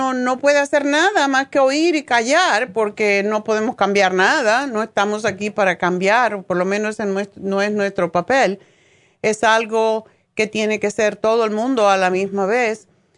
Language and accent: Spanish; Cuba; moved away; en mi caso personal, ¿por qué me fui de Cuba? Es porque tenía temores, igual como está pasando ahora. Entonces, yo digo, bueno, me vine aquí buscando la paz